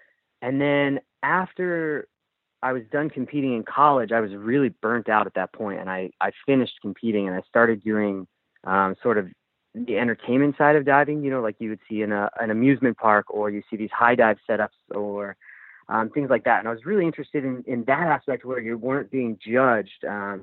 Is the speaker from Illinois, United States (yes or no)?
no; Ewing, New Jersey, United States; So I grew up in Ewing, New Jersey, on the east coast of the U.S.